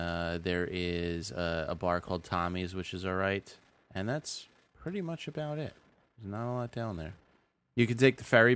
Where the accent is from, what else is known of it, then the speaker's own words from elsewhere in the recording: Port Jefferson, New York, United States; I grew up in Port Jefferson.